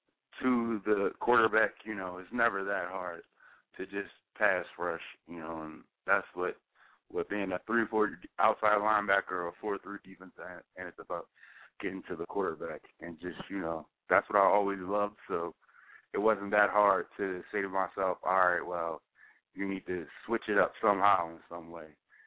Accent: Harrisburg, Pennsylvania, United States; growing up close to, well, I'm from Harrisburg, so, you know, it's either you're an Eagles fan or a Pittsburgh fan.

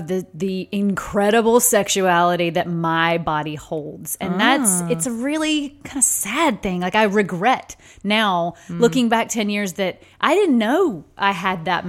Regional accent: Deep South, United States; But like, because, I mean, I grew up in the Deep South.

